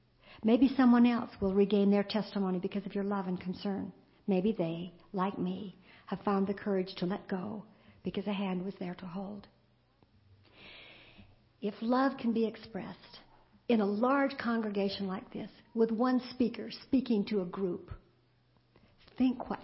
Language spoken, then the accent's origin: English; Canada; They didn't do that when I was growing up in Canada in a little farming community.